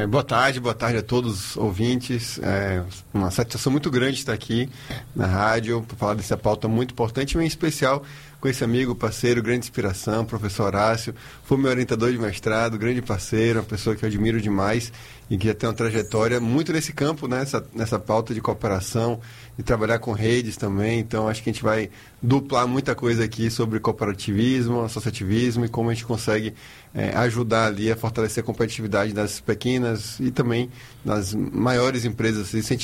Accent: Alagoinhas, Bahia, Brazil; born there; Nasci em Alagoinhas.

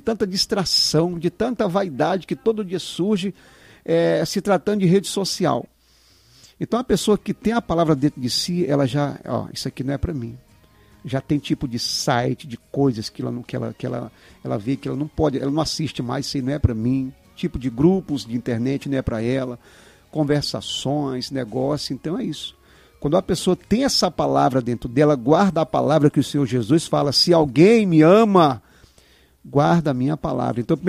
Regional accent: Praia Redonda, Acre, Brazil; Eu era da Praia Redonda, eu cresci na Praia Redonda, aqui que é Rio Iaco.

